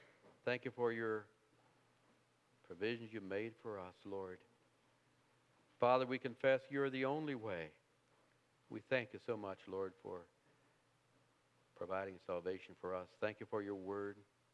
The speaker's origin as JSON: {"language": "English", "region": "Ohio", "country": "United States", "said": "I failed to mention, we're from Southern Ohio. If you get down to Southern Ohio, certainly come and visit us."}